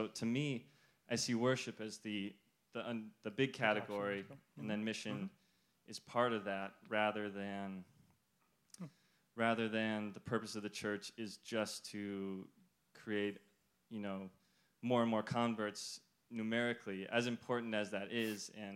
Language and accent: English; Santa Barbara, California, United States; I'm from Santa Barbara.